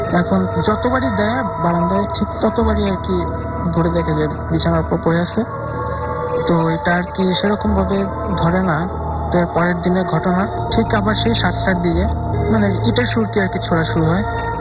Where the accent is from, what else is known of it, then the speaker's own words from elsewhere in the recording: Dhaka, Dhaka Division, Bangladesh; লালবাগ থেকে আসছি।